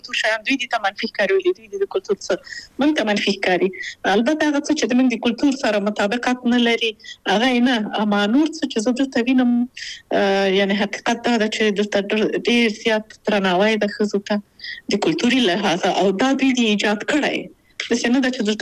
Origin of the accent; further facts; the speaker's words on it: Afghanistan; moved away as an adult; now in Austria; دا هغه وجداني مسولیت دی او دا غاړي کړه چې ما بیرته افغانستان ته بیایي او هغه نه پریږي هغه اړیکه شته